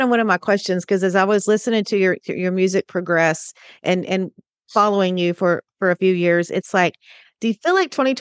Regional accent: Sealy, Texas, United States; Came from a community with those names. I grew up in Sealy. We all had those names.

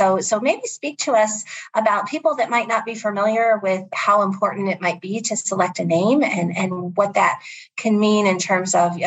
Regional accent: Ohio, United States; I do know square dancing growing up in Ohio, and that is not something I do now.

